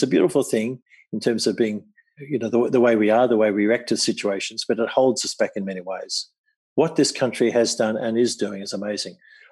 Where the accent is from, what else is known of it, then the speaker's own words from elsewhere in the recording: Australia; It's a beautiful part of being an Australian as well.